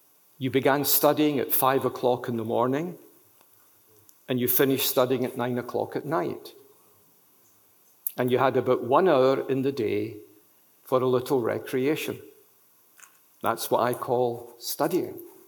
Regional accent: Scotland, United Kingdom; accent: Scottish; Those of you who speak French far better than I do, it's French with a Scottish accent.

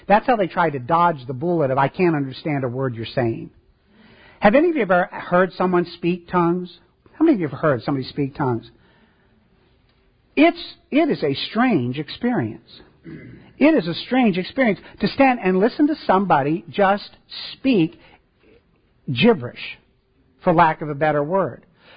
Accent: Midwest, United States; I grew up in the Midwest. There are pig farms all over the place.

